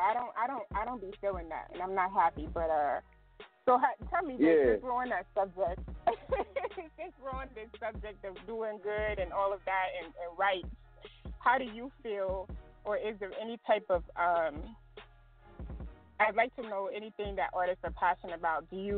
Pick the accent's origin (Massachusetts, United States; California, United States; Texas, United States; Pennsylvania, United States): Texas, United States; Killeen; also born or lived in Dallas / Fort Worth; I'm actually from Killeen, or raised, rather, in Killeen, Texas.